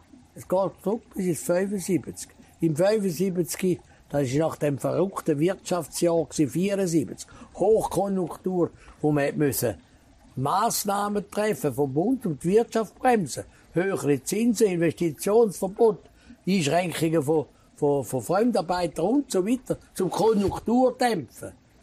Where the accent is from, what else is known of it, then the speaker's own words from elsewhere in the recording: Switzerland; das war wunderbar in dem China Anfang 80er Jahre als Schweizer.